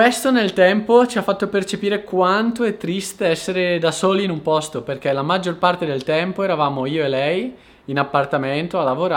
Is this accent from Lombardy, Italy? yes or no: yes; Brescia, Lombardy, Italy; Io che vengo da Brescia, per me questo è una follia, perché per fare 10 km a Brescia ci impiegavo 15 minuti.